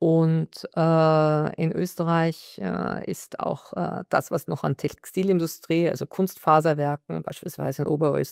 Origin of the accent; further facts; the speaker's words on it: Lower Saxony, Germany; Ich habe selbst als Kind in Niedersachsen gelebt und ich kannte unter meinen Schulkameraden Kinder, deren Eltern und Großeltern bei Volkswagen gearbeitet hatten.